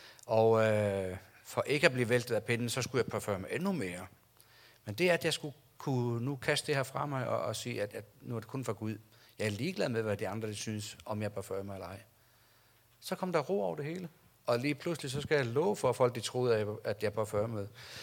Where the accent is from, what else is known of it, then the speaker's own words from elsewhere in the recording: Faroe Islands; now in Denmark; og jeg er flygtning. Jeg kommer fra Færøerne og bor i Danmark. Jeg kom inden den der flygtningestrøm.